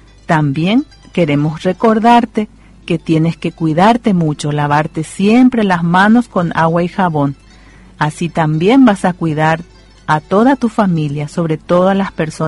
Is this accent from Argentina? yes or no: no; Paraguay; Somos paraguayos y por eso somos felices.